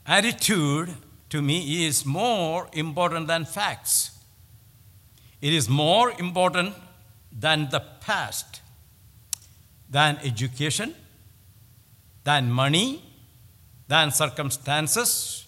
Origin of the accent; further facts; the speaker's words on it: India; When I was growing up in India, we had many of those connecting.